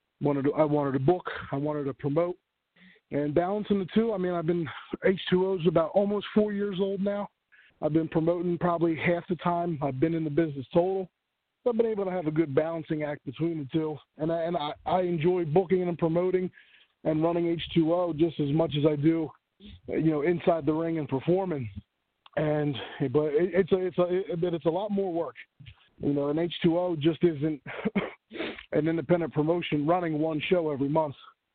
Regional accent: Northeast, United States; Growing up in the Northeast, CZW, EC, you know, and all the prevalent Northeast hardcore conventions are in this area.

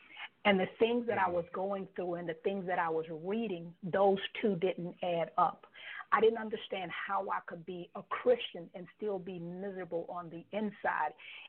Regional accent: Harlem, Florida, United States; I am a country girl to the heart, to the bone, they say. I'm actually from a small town here in Florida called Clewiston, Florida, born and raised in a place called Harlem.

